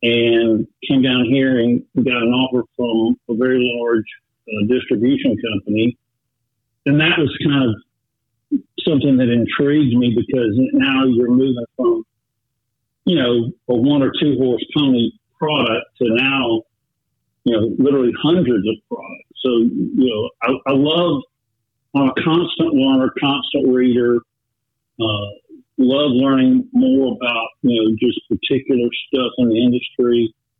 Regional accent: Athens, Georgia, United States; Well, I grew up in Athens, Georgia. My father was a professor at the University of Georgia

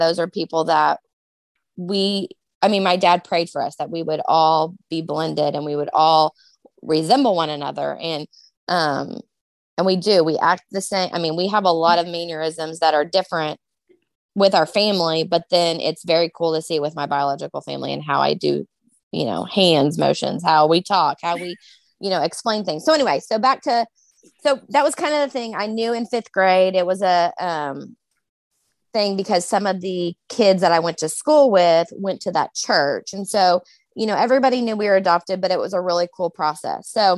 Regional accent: Edmond, Oklahoma, United States; I'm from Edmond, Oklahoma.

